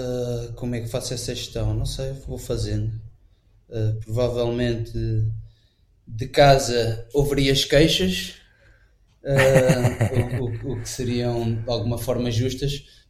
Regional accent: Lisbon, Portugal; sou casado, tenho 3 filhos, português, cristão, nascido e cresci em Lisboa.

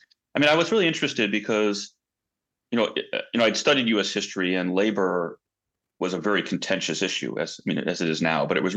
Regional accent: San Francisco, California, United States; I think growing up in San Francisco, you tend to look west a lot and over the ocean as much as east, and, you know, Asia felt closer than Europe in many ways.

